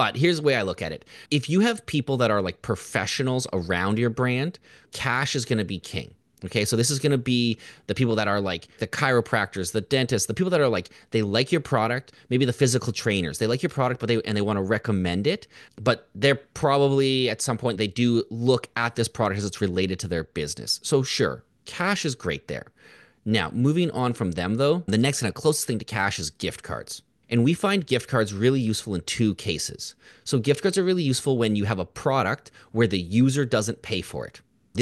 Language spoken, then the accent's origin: English; Canada; I'm from Canada.